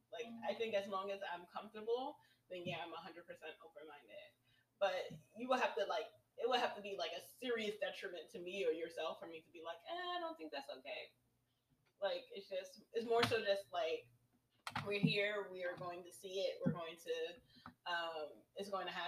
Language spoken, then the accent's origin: English; New York, United States; I think it's because of growing up in New York that you see and do so much that nothing really shocks you anymore